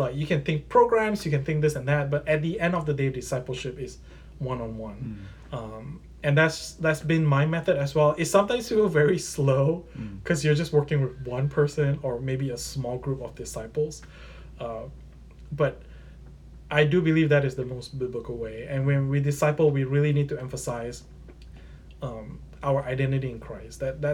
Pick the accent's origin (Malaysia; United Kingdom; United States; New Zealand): Malaysia; I grew up in Malaysia. I'm like fourth, fifth generation. So the culture that I was part of was, Malaysia is majority Muslim.